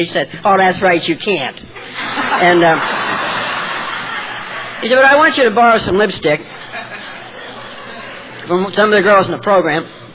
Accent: Martins Ferry, Ohio, United States; born there; And I was born in Ohio, on the Ohio River, a small town called Martins Ferry.

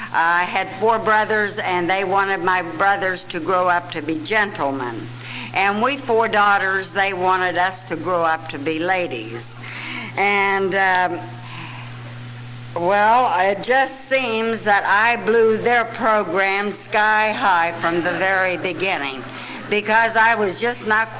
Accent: West Virginia, United States; now in Akron, United States; I'm not originally from Akron, Ohio. I'm originally from wild, wonderful West Virginia.

